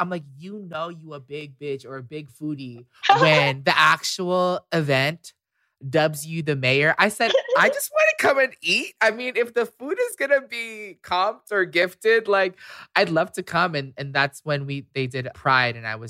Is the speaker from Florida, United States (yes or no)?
yes; Orlando, Florida, United States; We grew up in Orlando, Florida, and we would always, me, Peter, and Paul, our youngest brother, we would always argue where to eat.